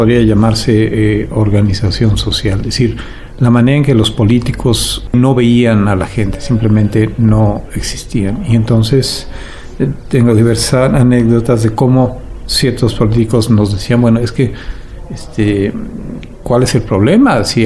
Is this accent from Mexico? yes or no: yes; Mexico City, Mexico; born there; moved away as an adult; now in Oaxaca, Mexico; Yo nací en la Ciudad de México hace ya 60 años y tengo aquí en Oaxaca desde 1989, es decir, cerca de 30 años.